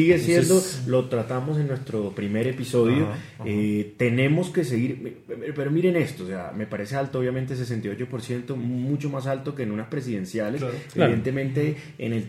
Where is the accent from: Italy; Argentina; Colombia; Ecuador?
Colombia; Barranquilla, Atlántico; yo como barranquillero y como costeño también digo